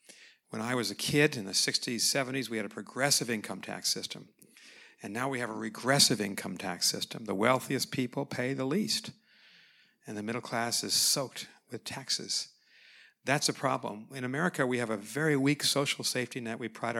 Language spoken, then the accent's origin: English; United States; Well, as an American, you have to keep reminding most Americans support the United Nations.